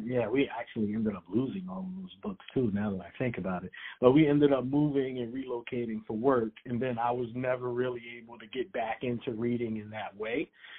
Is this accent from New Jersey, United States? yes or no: yes; New Jersey, United States; But I was, and he's from New Jersey, and I'm from New Jersey as well.